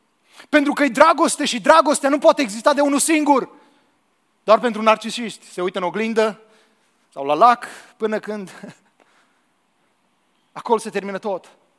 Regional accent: Romania; Am crescut la Dunăre

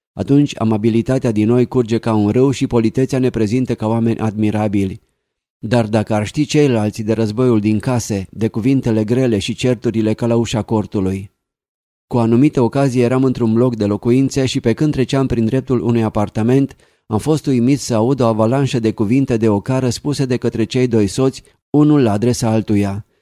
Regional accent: Romania; și eu sunt român

